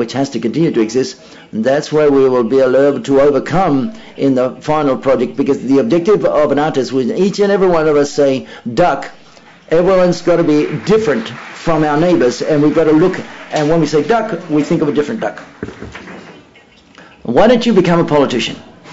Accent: Mexico; I come from Mexico, and we've also got great problems in Mexico as well.

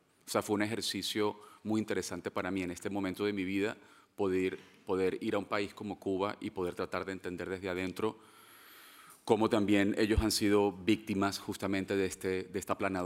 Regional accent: Venezuela; Yo soy venezolano

